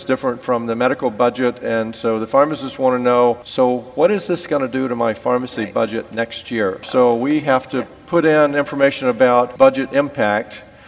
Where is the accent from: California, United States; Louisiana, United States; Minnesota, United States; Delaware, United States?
Louisiana, United States; I grew up in Louisiana, so we call them parishes, one of the 10 poorest counties in the U.S., right where Louisiana, Mississippi, and Arkansas come together.